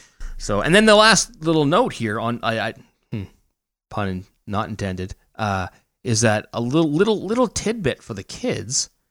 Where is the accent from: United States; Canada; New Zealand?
Canada; I'm still Canadian.